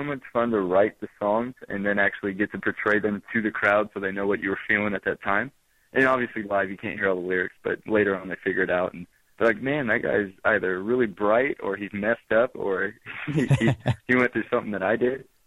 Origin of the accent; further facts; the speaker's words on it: Midwest, United States; I still think we look a little bit different just because we're from the Midwest and we're playing with a bunch of California and East Coast bands and everything.